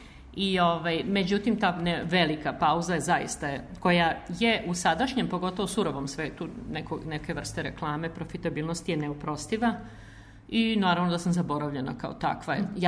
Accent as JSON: {"language": "Serbian", "region": "Belgrade", "country": "Serbia", "tie": "born or raised there", "said": "kako u Beogradu gde sam rođena, tako i u Slavoniji gde sam odlazila na letnje raspuste sa mojom majkom, kod bake."}